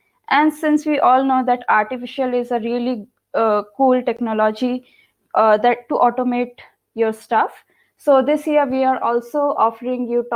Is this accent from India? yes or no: yes; India; English is a second language; moved away as an adult; now in Munich, Germany; I come from India, but I'm living in Munich, Germany since last 4 years. I came here for my master's at TU Munich, but now working as a full-time software developer at Artix AG.